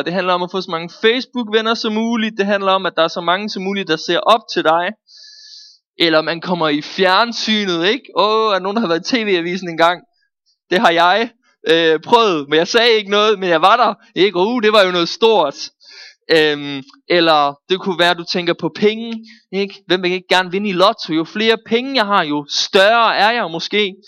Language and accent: Danish; Aarhus, Central Denmark Region, Denmark; now in Randers, Denmark; og jeg er 23 år gammel, og jeg er jo egentlig fra Aarhus.